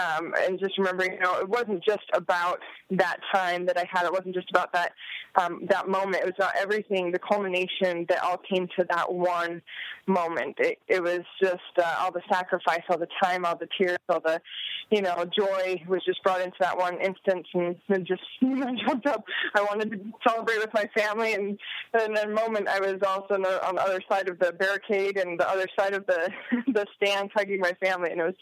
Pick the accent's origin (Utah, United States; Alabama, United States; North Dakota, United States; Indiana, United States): Utah, United States; You know, I'm from Utah.